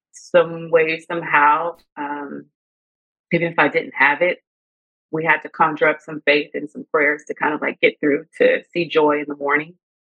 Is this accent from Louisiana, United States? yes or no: yes; Lake Charles, Louisiana, United States; now in Los Angeles, United States; Like I'm from Lake Charles, Louisiana. I'm a small town girl.